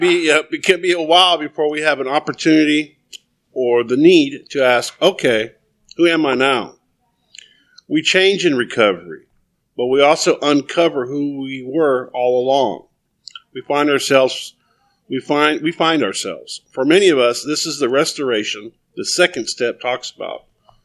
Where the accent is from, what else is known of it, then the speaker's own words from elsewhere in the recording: McAllen, Texas, United States; And I am from McAllen, Texas, originally, born and raised.